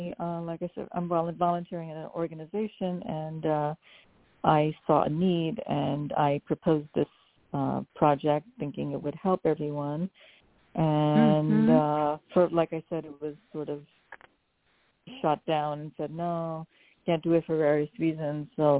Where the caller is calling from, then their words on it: New York, United States; I am calling from New York.